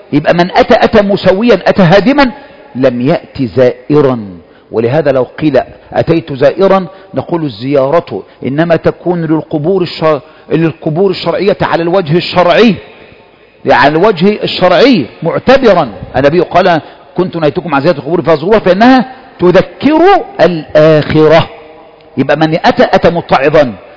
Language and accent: Arabic; Egypt; والله أنا مصري أهو